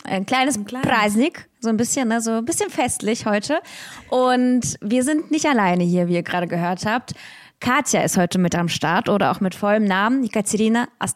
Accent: Russia; now in Germany; zum Thema Russin sein in Deutschland, wie es hier ist, als Russin zu studieren, zu leben.

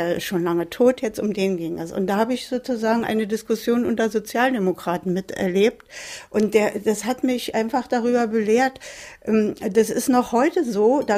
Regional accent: Berlin, Germany; Ja, und dann sind wir eben eine Berliner Familie, ein Teil wohnte in Westberlin dann und wir wohnten hier.

